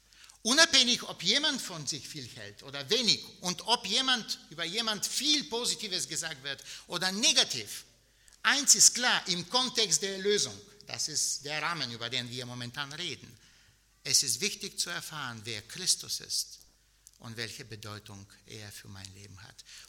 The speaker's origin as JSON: {"language": "German", "country": "Bulgaria", "tie": "born or raised there", "said": "Ich bin Jahrgang 77, geboren, aufgewachsen in Bulgarien, und ich gehöre zu der letzten Generation, die nach dem alten sozialistischen Schulsystem unterrichtet wurde."}